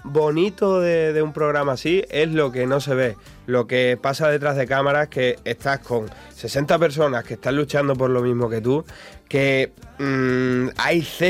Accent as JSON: {"language": "Spanish", "town": "Don Benito", "region": "Extremadura", "country": "Spain", "said": "Yo soy de Extremadura, yo soy de Don Benito."}